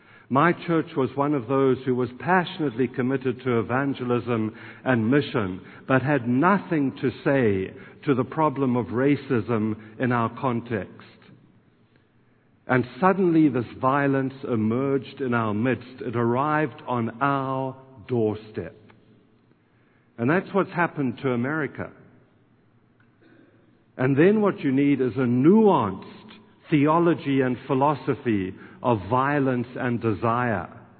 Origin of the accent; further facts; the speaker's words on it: South Africa; And I come from South Africa, as I told you yesterday